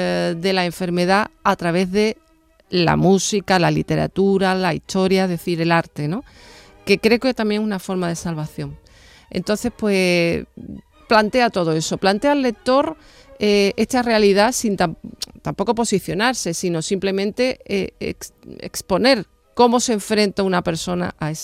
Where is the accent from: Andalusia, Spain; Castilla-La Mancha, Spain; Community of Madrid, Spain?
Andalusia, Spain; Seville; Yo nací en Los Remedios, pero realmente soy de Rochelambert, de un barrio obrero, un barrio moderno.